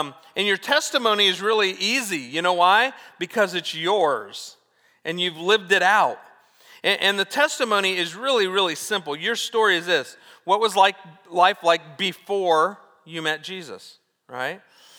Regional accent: Orange County, California, United States; also born or lived in Newbury Park; I moved from Orange County out to Newberry Park in between my freshman and sophomore year of high school.

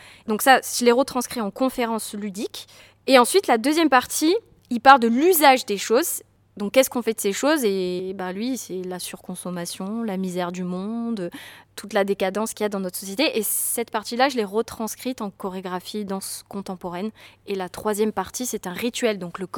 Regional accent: Avignon, Provence-Alpes-Côte d'Azur, France; je suis d'ici, je suis née à Avignon et j'aime Avignon profondément

